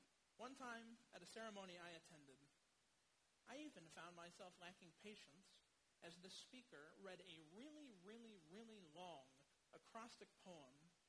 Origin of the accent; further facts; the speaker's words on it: Kansas, United States; I'm originally from Kansas, so in my early years